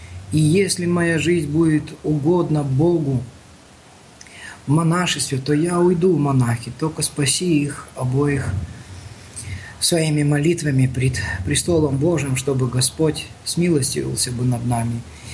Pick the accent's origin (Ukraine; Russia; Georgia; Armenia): Georgia; я родился и вырос в Грузии. Я служил тут в армии.